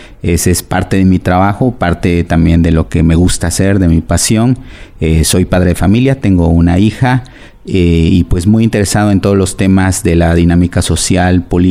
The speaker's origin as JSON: {"language": "Spanish", "region": "Oaxaca", "country": "Mexico", "tie": "born or raised there", "said": "Yo soy oaxaqueño, originario de la ciudad de Oaxaca, nací en el año de 1970."}